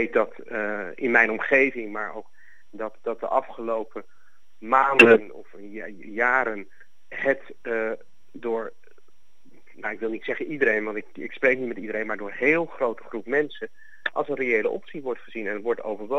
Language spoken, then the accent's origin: Dutch; Amsterdam, North Holland, Netherlands; je geboren en getogen in Amsterdam bent